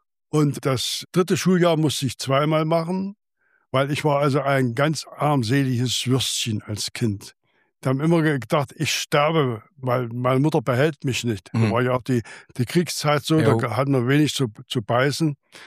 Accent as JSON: {"language": "German", "town": "Uder", "region": "Thuringia", "country": "Germany", "tie": "born or raised there", "said": "Ja, ich bin dann in Uder aufgewachsen. Habe in Uder sprechen und laufen gelernt und 1945 bin ich dann nach Luther gezogen, wo meine Mutter herkommt."}